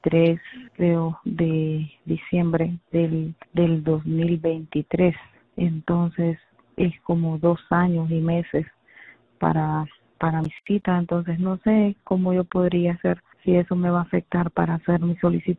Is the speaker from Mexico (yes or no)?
no; Nicaragua; now in United States; Entonces, disculpen, antes de todo, soy nicaragüense.